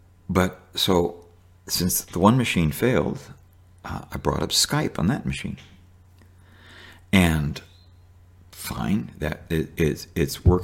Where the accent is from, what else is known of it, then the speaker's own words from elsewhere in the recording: United States; born there; I have no shame for being an American, for living here.